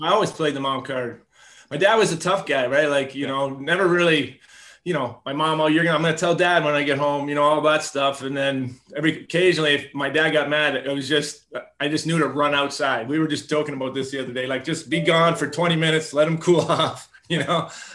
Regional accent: Canada; just growing up in Canada

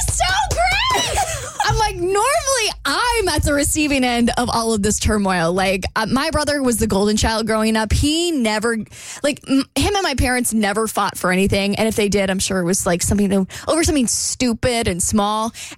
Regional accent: Jacksonville, Florida, United States; So at this point in time, my entire family lived in Jacksonville, which is my hometown.

